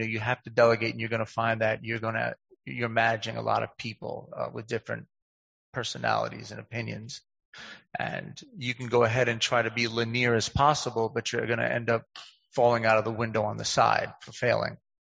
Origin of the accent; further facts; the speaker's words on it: New York City, New York, United States; now in upstate New York, United States; I'm a city boy. I am a city boy born and raised in New York City, surrounded by 8 million people.